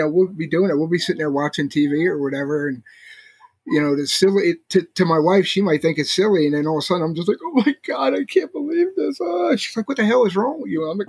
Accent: Philadelphia, Pennsylvania, United States; because I'm originally from Philadelphia

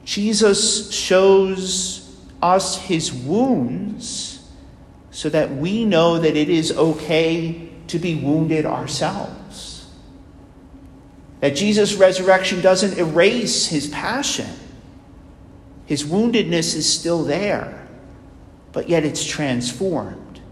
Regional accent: New York, United States; When I was a kid, the parish that I grew up in New York was named after St. Thomas the Apostle.

